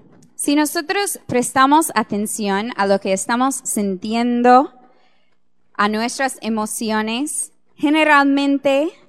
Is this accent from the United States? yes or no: yes; United States; Spanish is a second language; now in Uruguay; seguramente pueden notar un acento que no soy de acá, soy de Estados Unidos.